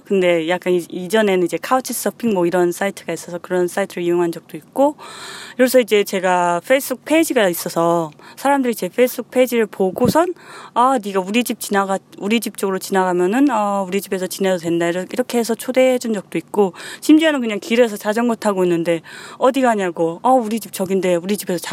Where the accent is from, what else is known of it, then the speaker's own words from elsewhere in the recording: South Korea; 제가 이제 여행 초반에 사람들이 어디서 왔냐 이렇게 질문했을 때 제가 이제 코리아라고 답하면 꼭 노스, 사우스 이런 걸 물어봐요.